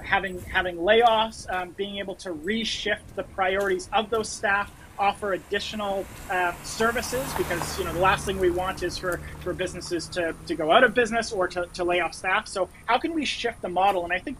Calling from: British Columbia, Canada; As I mentioned, I'm coming from British Columbia, Canada here.

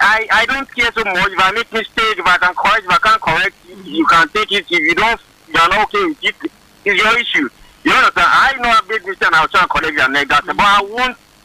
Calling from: Lokoja, Kogi, Nigeria; I'm calling from Lokoja. I'm actually inside a car.

